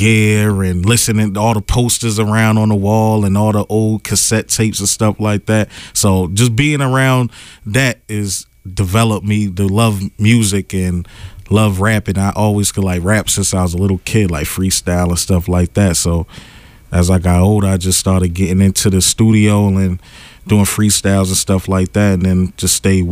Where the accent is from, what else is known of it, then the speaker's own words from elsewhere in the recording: Boston, Massachusetts, United States; I'm from High Park, Mattapan, Boston.